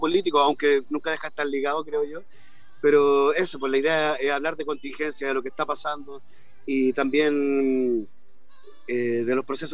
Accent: Conchalí, Santiago Metropolitan Region, Chile; nosotros venimos de un barrio, somos de Conchalí, venimos de barrio de clase media, baja

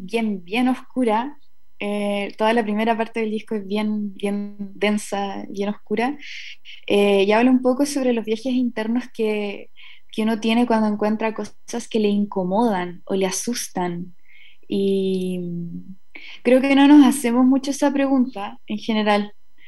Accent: Concepción, Biobío, Chile; Yo soy de Concepción y me encanta siempre volver allí para hacer cosas creativas.

